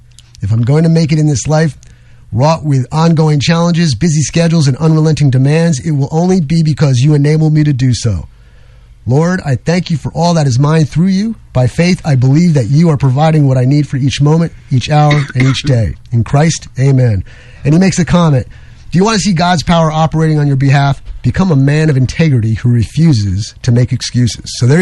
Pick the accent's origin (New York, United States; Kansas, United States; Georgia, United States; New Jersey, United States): New York, United States; look, I'm from New York. I'm from the street, okay?